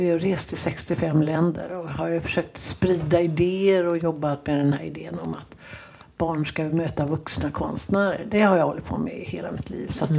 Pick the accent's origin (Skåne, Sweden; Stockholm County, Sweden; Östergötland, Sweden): Stockholm County, Sweden; Stockholm; jag tackar och prisar min stjärna för att jag är uppvuxen i Stockholm